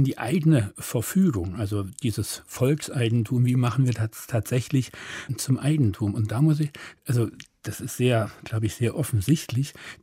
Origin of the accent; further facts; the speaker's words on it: East Germany, Germany; Aber ich bin auch davon betroffen, dass man eigentlich als Ostdeutscher immer der Ostdeutsche ist